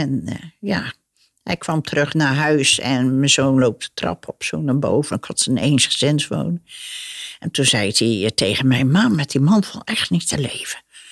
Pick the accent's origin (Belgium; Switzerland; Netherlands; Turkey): Turkey; Dutch is a second language; Ik ben Turks, maar ik leerde dat heel vlug, want ik kon vlug talen leren